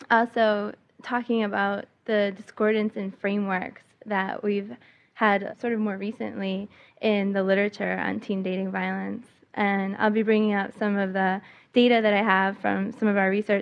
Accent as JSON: {"language": "English", "region": "Massachusetts", "country": "United States", "tie": "born or raised there", "said": "I grew up in Massachusetts. I saw a lot of this happening as a teenager"}